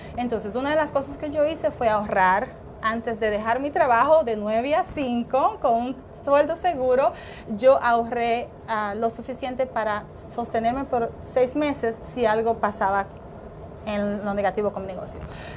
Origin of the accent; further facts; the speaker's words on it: Dominican Republic; moved away as an adult; now in United States; Yo nací en la República Dominicana, llegué aquí cuando tenía 19 años. Crecí con tres hermanas, todas muy cercanas.